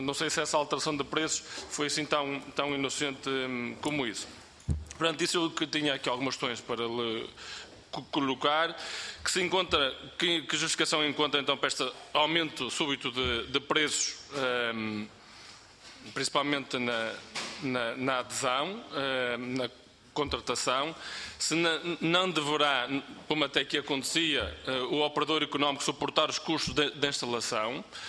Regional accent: Portugal

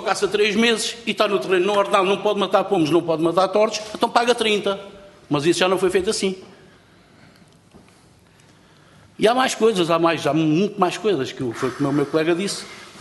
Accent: Portugal; eu sou português

